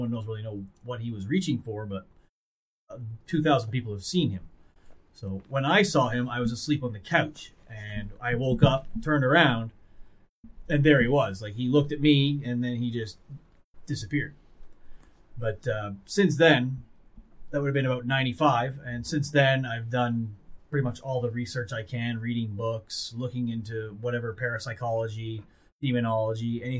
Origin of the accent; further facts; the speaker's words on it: New Brunswick, Canada; And at 15, I lived in a house in my hometown of New Brunswick